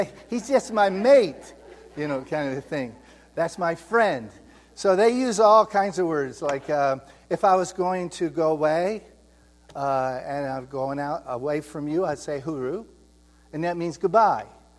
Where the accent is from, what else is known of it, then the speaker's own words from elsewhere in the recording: Ohio, United States; so I'm from Ohio, and it's like here.